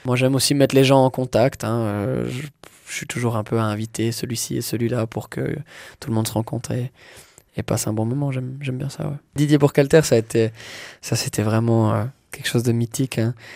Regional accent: Switzerland; On est Suisse.

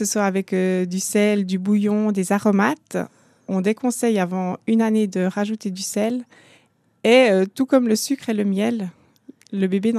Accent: Switzerland; chez nous en Suisse

